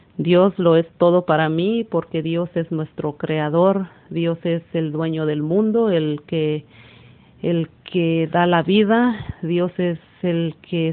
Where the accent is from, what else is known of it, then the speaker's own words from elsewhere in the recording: El Salvador; Yo crecí en El Salvador, Centroamérica, y mi juventud fue una juventud muy bonita. Mi niñez, una niñez, nací en un pueblo chiquito